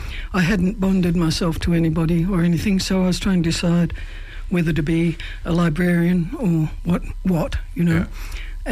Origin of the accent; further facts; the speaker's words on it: Yarra Glen, Victoria, Australia; From the age of five, I grew up in Yarra Glen.